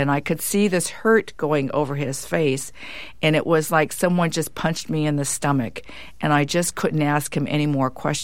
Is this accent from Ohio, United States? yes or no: no; California, United States; So I went to San Lorenzo High School in the Bay Area. I was born in Oakland, and my younger brother, Ken, was born as well there.